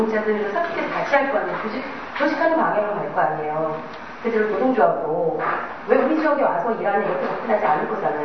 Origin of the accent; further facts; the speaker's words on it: United States; Korean is a second language; 저는 미국에서 왔어요. … 저 미국이거든요.